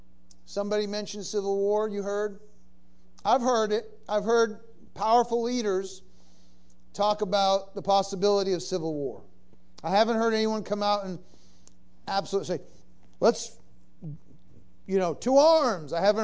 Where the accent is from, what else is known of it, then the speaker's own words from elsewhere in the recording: Boston, Massachusetts, United States; Because I come from Boston, and I remember it.